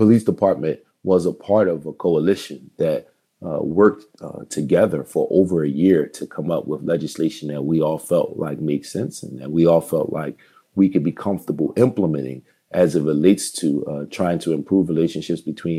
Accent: Philadelphia, Pennsylvania, United States; I've been driving in this city all my life

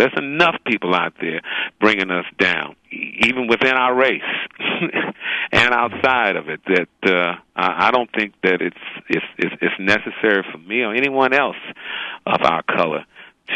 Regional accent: Tuskegee, Alabama, United States; I'm from Tuskegee.

